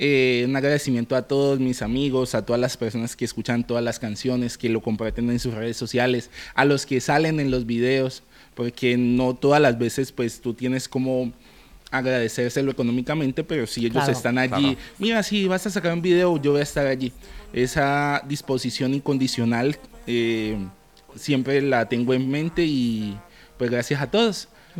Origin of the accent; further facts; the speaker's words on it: Colombia; pues en mi país, en Colombia, de pronto pues me van a reconocer